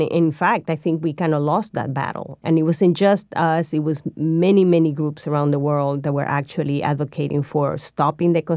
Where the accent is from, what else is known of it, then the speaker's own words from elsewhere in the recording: Peru; but I'm from Peru, and I'm going to start mentioning a few sites from Peru.